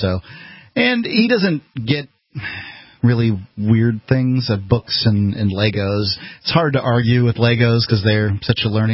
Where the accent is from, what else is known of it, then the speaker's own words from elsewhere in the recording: Florida, United States; we raised cattle where I grew up in Florida. It's a big ranching state